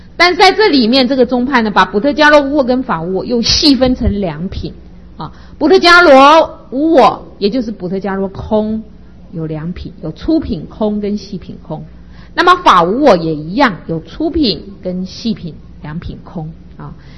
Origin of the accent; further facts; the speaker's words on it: China; 那么这一个呢，我们中国人呢习惯称它叫做灵魂啊